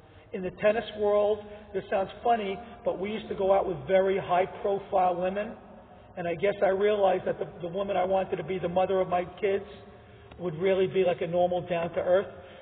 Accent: New York City, New York, United States; Maybe because I grew up in New York City and the tennis

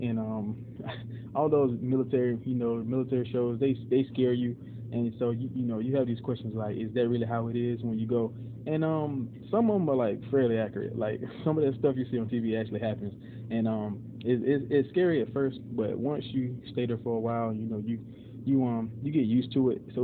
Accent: Opelika, Alabama, United States; I am from Opelika, Alabama, born and raised.

